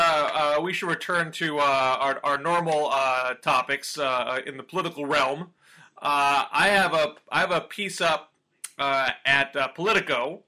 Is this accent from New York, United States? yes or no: yes; New York, United States; now in Massachusetts, United States; I'm in Massachusetts. I'm not a New Englander by birth. I grew up in New York, so there's one bridge I cannot cross.